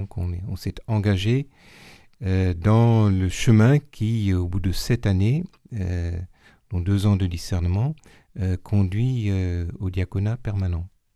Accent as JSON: {"language": "French", "town": "Strasbourg", "region": "Grand Est", "country": "France", "tie": "born or raised there", "said": "Je suis né à Strasbourg, d'une famille, disons, ouvrière, voilà, dans le quartier de Cronenbourg. Là où on brassait la bière du même nom. Et donc, j'ai reçu une éducation religieuse, tout ce qu'il y a de plus traditionnel, mais je dirais aussi de conventionnel."}